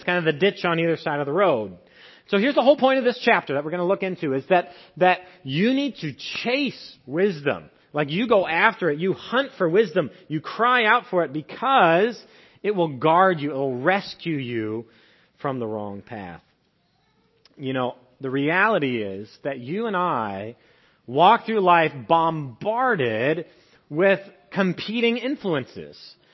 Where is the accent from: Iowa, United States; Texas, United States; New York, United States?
Iowa, United States; I'm from Iowa. I'm not ready for this stuff.